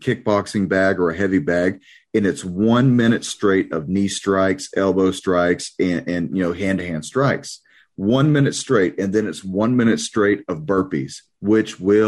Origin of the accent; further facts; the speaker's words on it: United States; As an American, I take offense